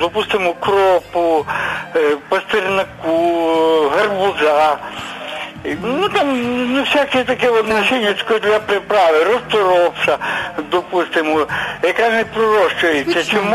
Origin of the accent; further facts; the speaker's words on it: Lviv, Lviv Oblast, Ukraine; Доброго дня, я з Львова